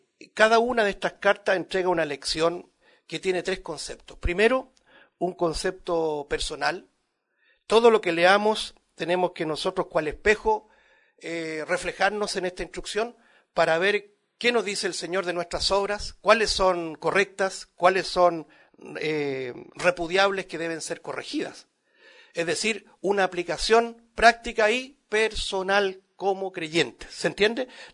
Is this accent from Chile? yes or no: yes; Chile; Que ahora la estamos nosotros como chilenos viviendo, una incertidumbre.